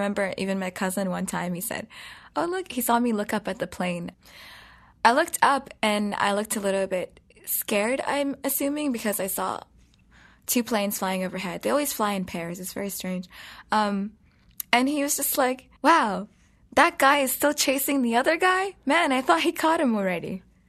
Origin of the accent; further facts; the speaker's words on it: Darfur, Sudan; also born or lived in Philadelphia, United States; yes, I'm a kid from Darfur, but I'm also a kid from Philly, which is very important.